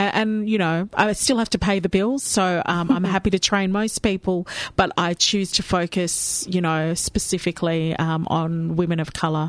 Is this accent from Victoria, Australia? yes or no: yes; Melbourne, Victoria, Australia; my privilege is my accent. I mean, I was born and bred here in Melbourne